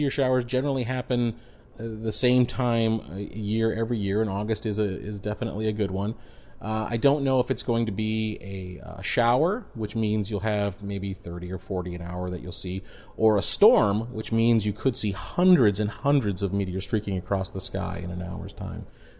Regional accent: Arizona, United States; I spent some of my formative years growing up in Arizona

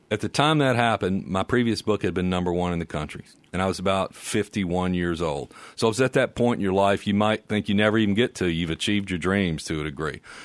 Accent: Mississippi, United States; But as I began to write more about the Deep South, I'm from Mississippi, of course, and my hometown and these conflicts, Penn was sort of the natural observer for those stories.

